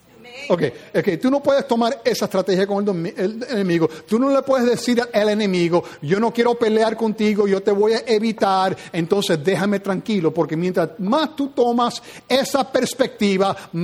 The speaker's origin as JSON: {"language": "Spanish", "region": "New Jersey", "country": "United States", "tie": "born or raised there", "said": "Y yo me metía en peleas donde yo fui criado, en New Jersey."}